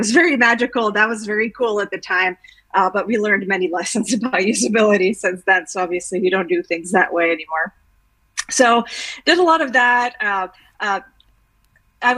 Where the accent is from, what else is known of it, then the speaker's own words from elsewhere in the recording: Bosnia & Herzegovina; English is a second language; I was born and raised in Bosnia